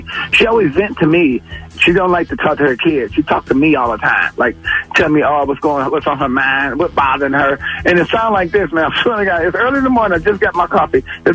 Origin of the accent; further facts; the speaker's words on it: Detroit, Michigan, United States; I'm from Detroit. I drive rain, snow, sleet.